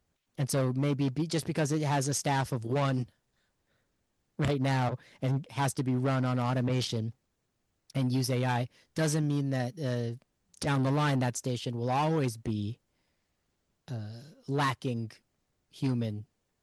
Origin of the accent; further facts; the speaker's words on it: California, United States; born there; I was born in Southern California, so I'm making fun of how I perceive Pacific Northwest towns. I went to college in the Pacific Northwest, and I live there now.